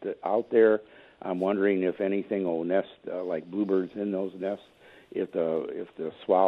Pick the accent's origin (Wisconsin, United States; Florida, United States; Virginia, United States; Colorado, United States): Wisconsin, United States; Wisconsin Rapids; now in Watersmeet, United States; I'm up here in Watersmeet, but I'm from the Rapids, and I got a prairie out by Amherst.